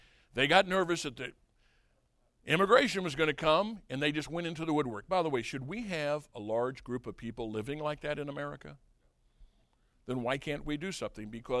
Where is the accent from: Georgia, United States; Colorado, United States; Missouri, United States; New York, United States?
Missouri, United States; St. Louis; I grew up in St. Louis area.